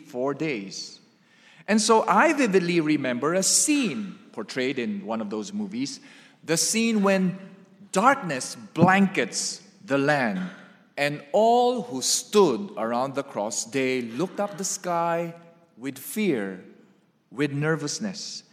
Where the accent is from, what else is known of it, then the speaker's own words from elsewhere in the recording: Philippines; English is a second language; Now, I grew up in the Philippines where during Holy Week, which starts on Thursday, Maundy, Thursday, Good Friday, Black Saturday, stretches until Easter Sunday.